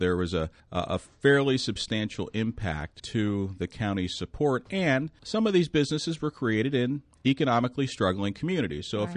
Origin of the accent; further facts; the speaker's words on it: Lower Merion Township, Pennsylvania, United States; a municipality like where I grew up in Lower Merion Township that has about 60,000 residents